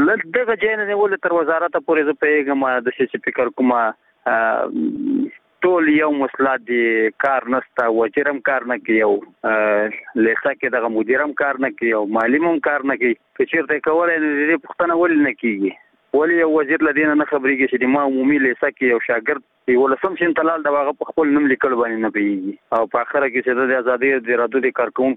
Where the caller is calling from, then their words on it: Nangarhar, Afghanistan; زه د ننګرهار ولایت دی سره کې غلجی دی ولسوالۍ څخه دا پیغام درته سپتم